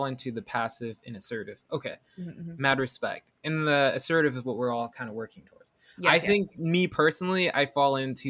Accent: New York City, New York, United States; Just living in New York and like being like a New Yorker

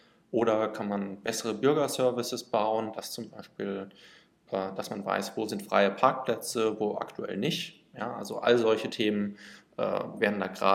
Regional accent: Hattersheim, Hesse, Germany; der in meiner Heimatstadt in Hattersheim entstanden ist.

